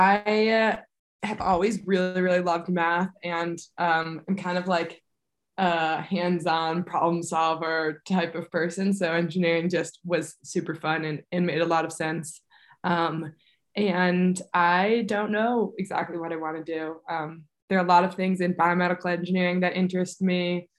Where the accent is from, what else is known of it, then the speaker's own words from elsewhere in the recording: Buffalo, New York, United States; they used to call me … just because it was funny that I was from Buffalo, because no one's really from there in the ski world.